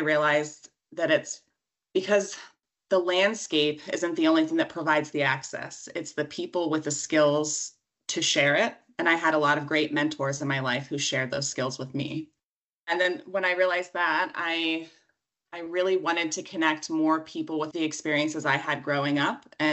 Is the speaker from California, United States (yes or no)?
no; South Williamsport, Pennsylvania, United States; Yeah, so I grew up in the South Williamsport area with the Susquehanna River flowing right alongside my town.